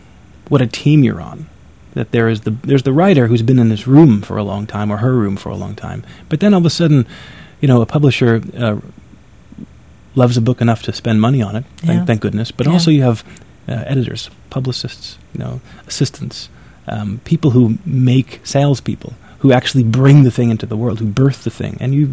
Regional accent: Queens, New York, United States; not just where I grew up in Queens.

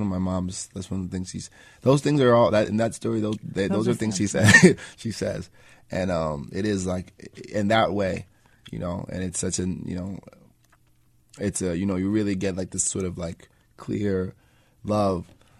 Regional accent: Spring Valley, New York, United States; also born or lived in Queens; I was born in Queens. I grew up there, but very early on we moved to Spring Valley, Rockin County, which is just outside the city.

